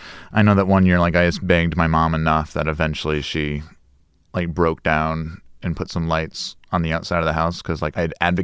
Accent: Des Moines, Iowa, United States; I grew up in Des Moines, Iowa. So it's a very kind of Midwestern upbringing.

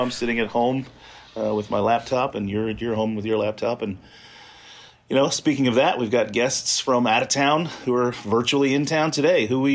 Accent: Deep South, United States; I grew up in the Deep South

